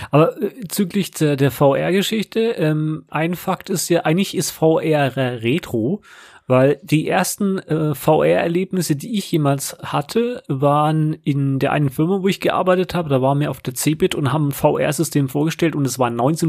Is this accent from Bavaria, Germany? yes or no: yes; Bavaria, Germany; Und dann gab's noch ein bisschen Bayerischer Rundfunk, also da, wo ich aufgewachsen bin.